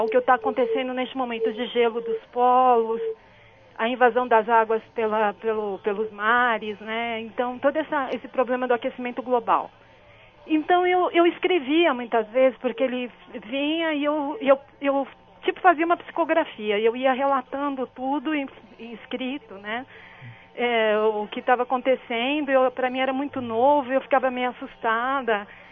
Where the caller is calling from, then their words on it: Diadema, São Paulo, Brazil; Eu sou daqui de Diadema.